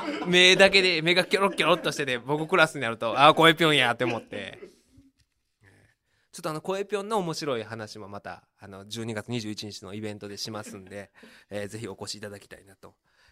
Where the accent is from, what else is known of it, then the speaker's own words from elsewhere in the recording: Uji, Kyoto, Japan; 僕もね出身京都とか言うじゃないですか。でも京都人は僕が京都出身なんていうことを認めないんですよ。宇治は京都じゃないんですよ。